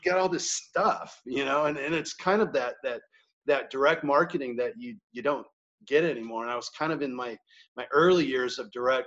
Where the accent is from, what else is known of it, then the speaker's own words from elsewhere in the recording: Hawthorne, California, United States; I grew up in Hawthorne, which is down the way from here, closer to LAX.